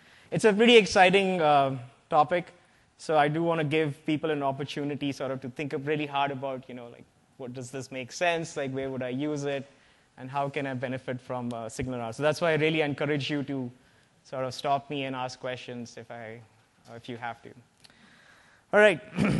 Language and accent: English; India; now in United States; I am originally from India, so my accent might seem a bit weird.